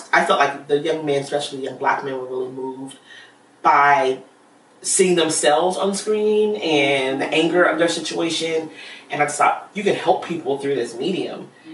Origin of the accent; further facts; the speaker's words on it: Miami, Florida, United States; also born or lived in Philippines; I am from Miami, Florida. I was born in the Philippines to Air Force parents, but my mom is born and raised in Miami, and so that's where we settled.